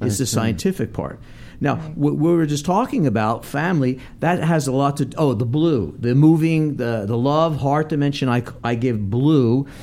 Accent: New Jersey, United States; Yeah, New Jersey side of Philadelphia.

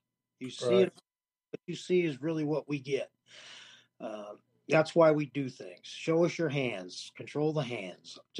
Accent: St. Louis, Missouri, United States; I'm from St. Louis, so I was going to run the St. Louis.

